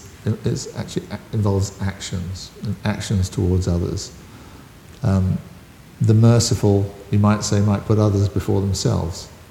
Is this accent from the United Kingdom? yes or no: yes; United Kingdom; So although we'd like to think that, we're just very British, but we are heavily influenced by American culture.